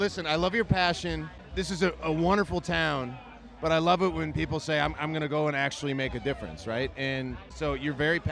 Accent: Michigan, United States; About my upbringing in suburban Michigan, go blue, that indicated that this was going to be happening someday

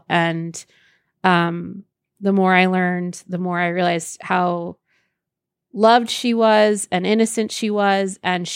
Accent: Elkhart, Indiana, United States; Elkhart, Indiana. I'm actually here right now.

